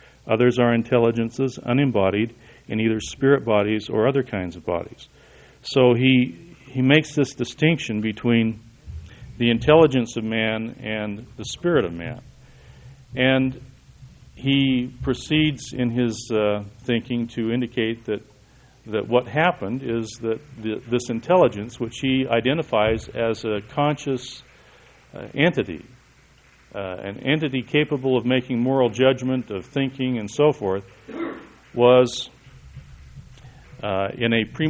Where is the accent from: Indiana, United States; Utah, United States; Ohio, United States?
Utah, United States; Salt Lake City; I was born here in the Valley, raised in Salt Lake City.